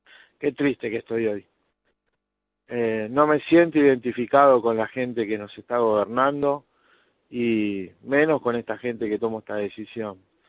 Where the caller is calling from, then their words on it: Monte Grande, Buenos Aires Province, Argentina; de Montegrande.